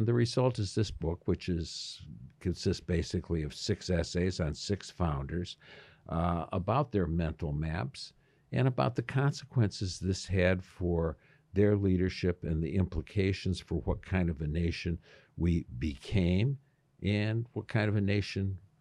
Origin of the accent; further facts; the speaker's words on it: Detroit, Michigan, United States; I grew up in Northwest Detroit, where we had square miles. I grew up just south of 8 Mile, which is now famous, and 7.5 Mile.